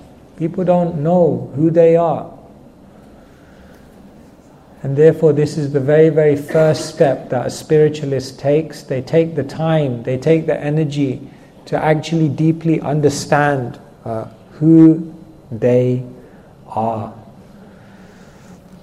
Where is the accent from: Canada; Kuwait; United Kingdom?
United Kingdom; Wembley, London; obviously, my parents are from India, but I grew up in London, I grew up in Wembley.